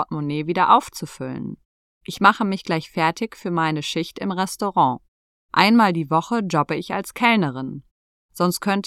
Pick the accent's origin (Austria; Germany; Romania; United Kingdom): Germany; Duisburg, North Rhine-Westphalia; bin 19 Jahre alt und studiere Biologie. Ich komme aus Duisburg.